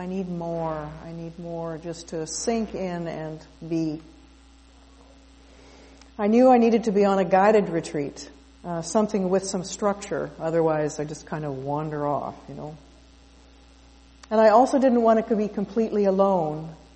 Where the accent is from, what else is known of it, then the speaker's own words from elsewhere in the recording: Ottawa, Ontario, Canada; born there; I was born in Ottawa, so it felt very familiar to me.